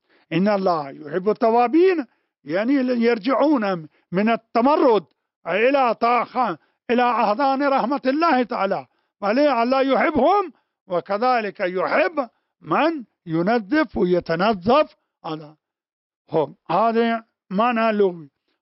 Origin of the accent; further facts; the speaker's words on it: Najaf, Najaf Governorate, Iraq; هذا عندنا في النجف يكون أبو رقبة